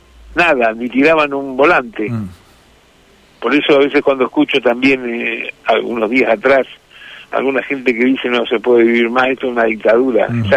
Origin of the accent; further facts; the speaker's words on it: Argentina; porque todos somos argentinos, ¿viste?